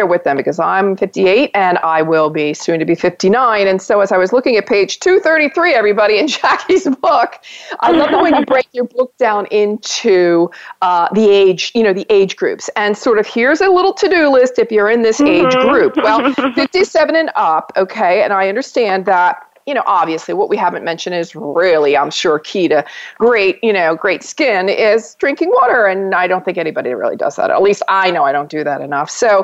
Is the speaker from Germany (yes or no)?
no; Ireland; also born or lived in Italy; now in California, United States; we're Irish and we were teetotalers, and that's what I knew growing up in the family.